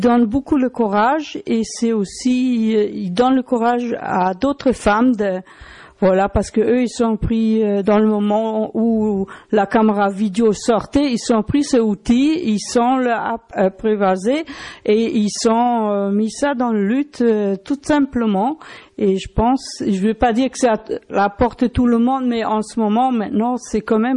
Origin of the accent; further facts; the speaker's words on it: Germany; French is a second language; Moi, je suis allemande, alors j'ai pas du tout la même expérience